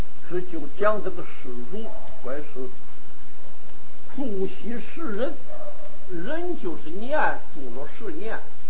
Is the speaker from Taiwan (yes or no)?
yes; Taiwan; 也不是我们台湾人可以想象得到。